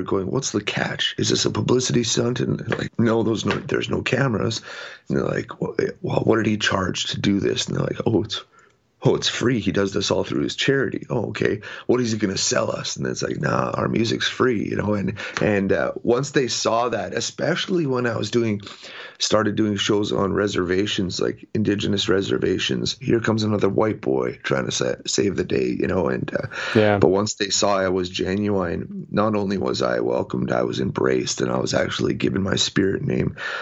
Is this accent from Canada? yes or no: yes; Canada; I'm Canadian